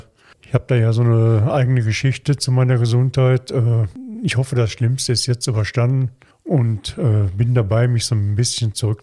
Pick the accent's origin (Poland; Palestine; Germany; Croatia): Germany; Duisburg, North Rhine-Westphalia; bin in Walsum groß geworden, habe auch 40 Jahre lang in Walsum gelebt oder fast 40 Jahre.